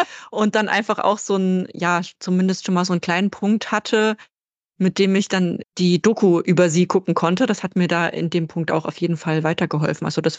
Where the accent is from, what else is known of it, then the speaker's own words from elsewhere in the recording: Germany; jetzt hier bei uns als in Deutschland aufgewachsene Person